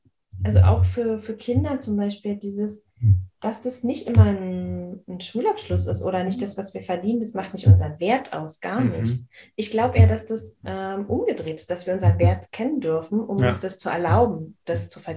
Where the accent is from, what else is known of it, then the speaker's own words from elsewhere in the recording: Berlin, Germany; ich bin in Marzahn aufgewachsen.